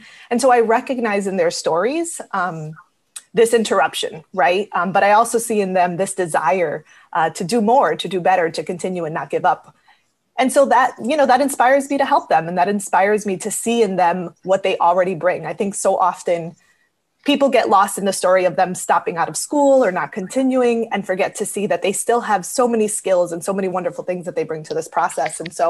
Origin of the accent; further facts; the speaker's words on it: Springfield, United States; I was born in Springfield and I grew up here.